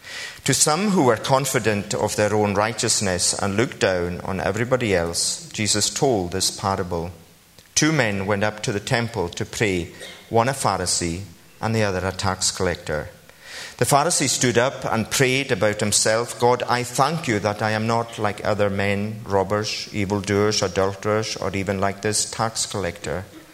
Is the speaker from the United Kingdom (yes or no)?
yes; Harris, Scotland, United Kingdom; And I said, "Oh, I come from the Kingdom of Harris."